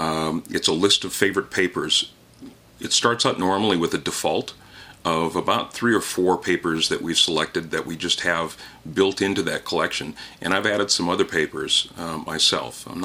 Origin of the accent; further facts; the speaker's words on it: Eugene, Oregon, United States; I know my hometown paper, the Register Guard, is in here. I'm from Eugene, Oregon, and that's my home paper.